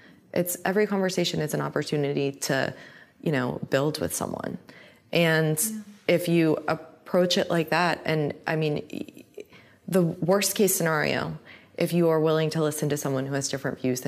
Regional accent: Indiana, United States; I mean, I feel really lucky because like I grew up in Indiana and I had friends who were going on spring break to the Creationism Museum in Kentucky and who didn't believe in evolution.

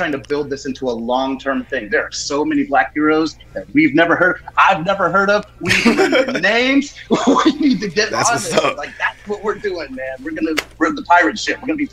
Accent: Tampa, Florida, United States; Me and my partners, Tampa, Florida, man.

